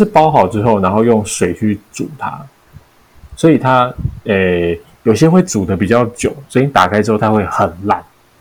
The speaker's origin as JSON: {"language": "Chinese", "region": "southern Taiwan", "country": "Taiwan", "said": "欸，我是南部人"}